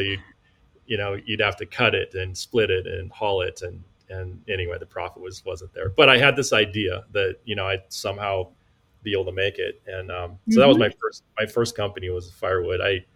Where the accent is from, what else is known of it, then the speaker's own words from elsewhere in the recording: Montana, United States; Yeah, I'm born and raised in the state of Montana. So I grew up outside of the capital city, the thriving capital city of Helena.